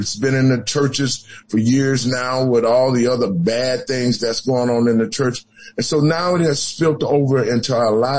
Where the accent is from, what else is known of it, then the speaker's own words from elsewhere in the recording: United States; Even though slavery was a black eye on us, we, as the American people, we have to get past these things now.